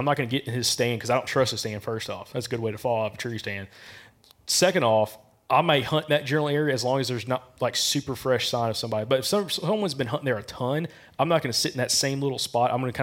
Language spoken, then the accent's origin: English; Alabama, United States; when they learned I was from Alabama, they're like, "Dude, you got pigs down there? You got hogs?"